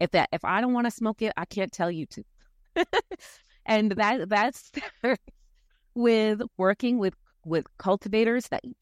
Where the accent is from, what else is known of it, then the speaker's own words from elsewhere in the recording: Philadelphia, Pennsylvania, United States; but we're all 90s girls. We grew up smoking backwoods in Philly.